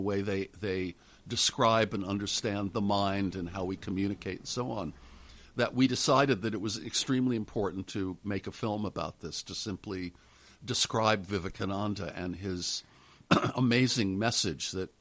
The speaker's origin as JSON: {"language": "English", "town": "Auburn", "region": "New York", "country": "United States", "tie": "born there", "said": "And I was born in Auburn, New York, which is in the Finger Lakes. It's at the northern end of Cayuga Lake, the five lakes that constitute the Finger Lakes."}